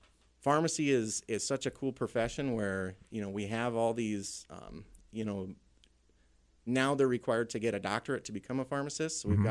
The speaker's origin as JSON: {"language": "English", "town": "Wahpeton", "region": "North Dakota", "country": "United States", "tie": "born or raised there", "said": "So I grew up in Wahpeton here, and when I was leaving high school, I really wanted to, move somewhere else."}